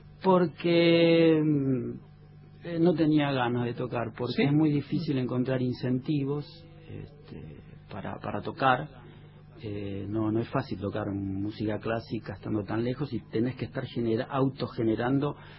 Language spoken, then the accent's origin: Spanish; Buenos Aires, Argentina; pues somos todos porteños venidos acá.